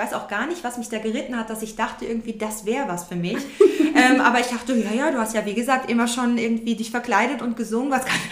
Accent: Mülheim an der Ruhr, North Rhine-Westphalia, Germany; Ich komme aus Mülheim an der Ruhr, da lebe ich. Ich bin also ein Ruhrgebietskind und lebe da mit meinem Mann.

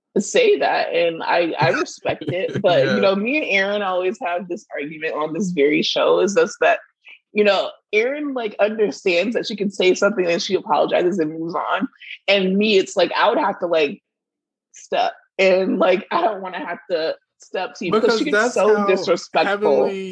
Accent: Florida, United States; But, like, we're from Miami. Like, well, we're close to Miami.

